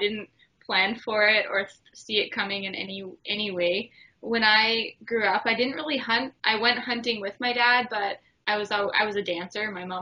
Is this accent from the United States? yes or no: no; Canada; and I'm Canadian, so we didn't even have Outdoor Channel growing up because you don't have it in Canada.